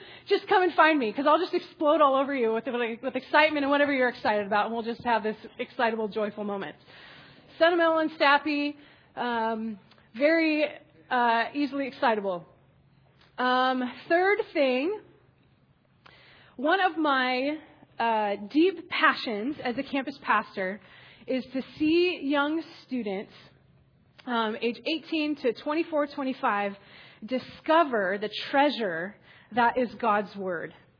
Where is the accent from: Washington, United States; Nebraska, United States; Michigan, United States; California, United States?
Nebraska, United States; So I'm from Nebraska.